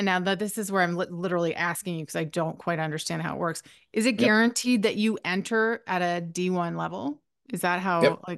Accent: Canada; And I, as a Canadian, you know, I'm still trying to wrap my head around Title IX

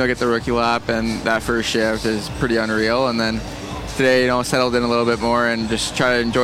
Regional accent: Vancouver, British Columbia, Canada; I mean, growing up in Vancouver, there's definitely not a shortage of hockey, right?

